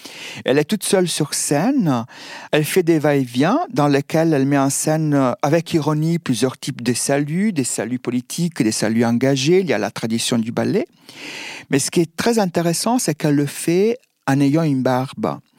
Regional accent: Italy; now in France; parce que justement, je viens d'Italie, je suis venu en France.

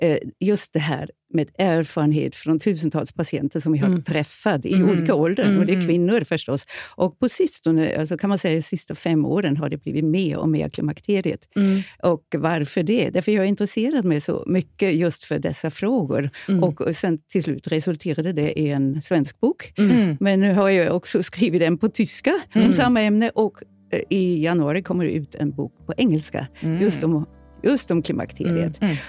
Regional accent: Austria; now in Sweden; jag är ju från Österrike och har dock gjort all min tid här i Sverige.

